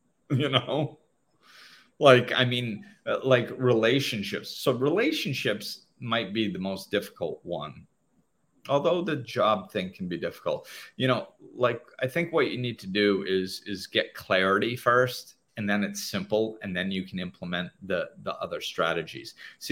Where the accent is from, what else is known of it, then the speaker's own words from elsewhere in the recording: United States; now in Dominican Republic; of course, I'm from the United States and now living in the DR